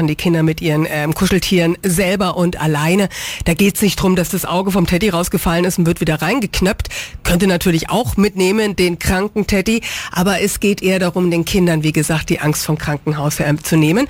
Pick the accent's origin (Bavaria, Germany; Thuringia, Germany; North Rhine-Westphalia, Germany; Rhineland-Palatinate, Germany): Bavaria, Germany; Erlangen; born there; meine Geburtsstadt und Lieblingsstadt hier in Mittelfranken, Erlangen